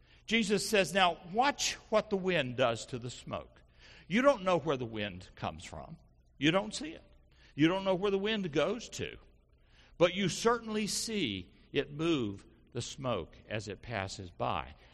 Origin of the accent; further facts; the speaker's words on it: Tennessee, United States; I grew up in Montgomery County, Tennessee.